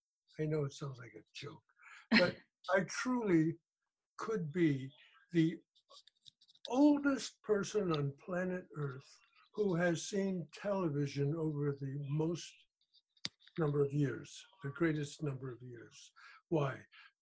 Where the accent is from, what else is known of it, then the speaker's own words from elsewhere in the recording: Great Neck, New York, United States; also born or lived in Houston; I know I talk funny, but I'm Texan, because I was born in Houston. I don't much sound like it. But I grew up in Long Island in Great Neck.